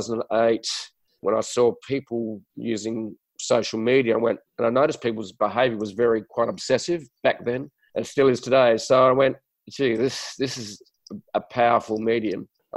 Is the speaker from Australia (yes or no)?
yes; Adelaide, South Australia, Australia; now in Sydney, Australia; So I grew up in Adelaide, and then I had the fun stuff